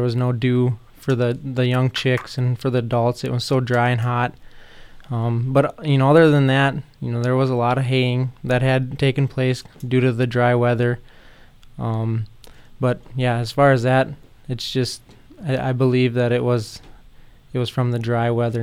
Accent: Hayti, South Dakota, United States; I'm originally from Hayti. I graduated from Hamlin Education Center and then furthered my education to SDSU, where I graduated with a wildlife and fisheries degree.

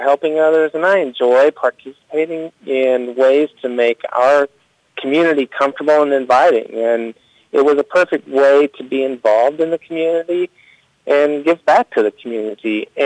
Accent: Kelowna, British Columbia, Canada; I'm originally from Kelowna. I was born and raised there. I'm 53 years old.

